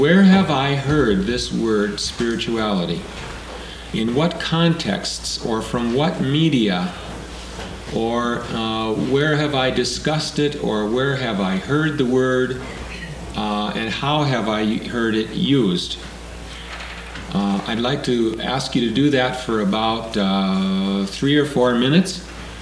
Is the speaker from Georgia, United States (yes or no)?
no; Minneapolis, Minnesota, United States; At the same time, I say I'm mostly from Minneapolis because I have sabbatical leave this year